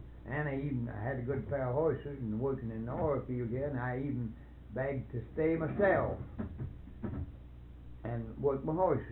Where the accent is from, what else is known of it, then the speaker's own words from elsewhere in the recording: Ohio, United States; moved away; When we first come here, we come from Ohio, and we lost about everything we had